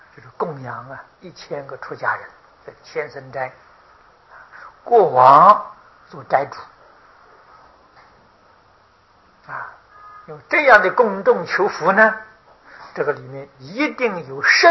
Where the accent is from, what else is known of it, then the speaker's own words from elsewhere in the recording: China; 我们中国人都是很注重礼节的啊，在礼仪之邦啊。